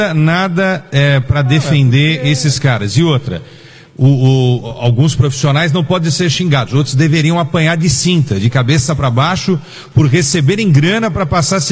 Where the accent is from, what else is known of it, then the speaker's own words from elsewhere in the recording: São Paulo, Brazil; Eu morei a minha vida toda em São Paulo.